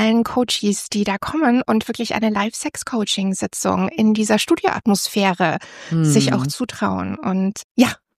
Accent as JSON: {"language": "German", "town": "Regensburg", "region": "Bavaria", "country": "Germany", "said": "Ich komme ja eigentlich auch aus Bayern, aus Regensburg."}